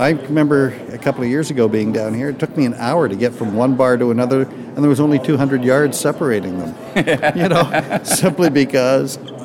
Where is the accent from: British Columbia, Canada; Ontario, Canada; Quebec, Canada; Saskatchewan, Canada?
British Columbia, Canada; Victoria; Victoria, B.C.